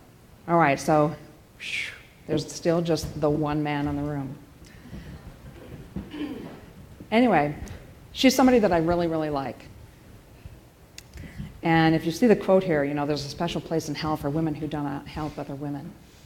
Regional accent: Los Angeles, California, United States; I'm from California. Sorry, I also grew up in Los Angeles.

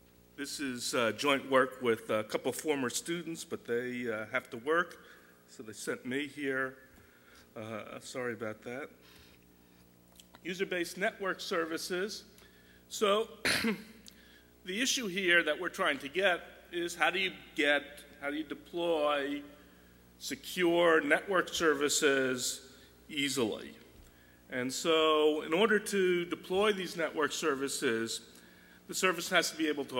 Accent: Chicago, Illinois, United States; So I'm from Chicago, so, they should have Halloween a couple of months earlier in Chicago.

